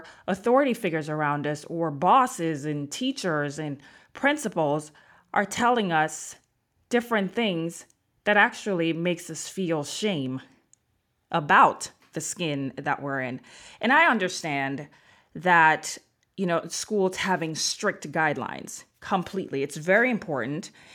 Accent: Jamaica; So I went to Catholic school when I was younger in Jamaica, and we had whites, Asian, black, Indian students.

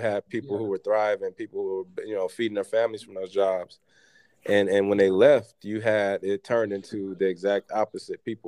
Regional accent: Saginaw, Michigan, United States; And so growing up in Saginaw, man, I kind of missed the heyday of it. Me being born in 93

